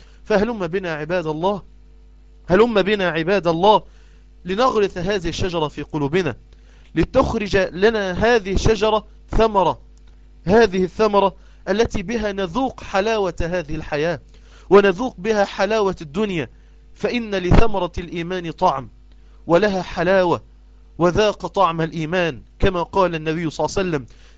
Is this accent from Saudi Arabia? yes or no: no; Egypt; زي ما نقول عندنا في مصر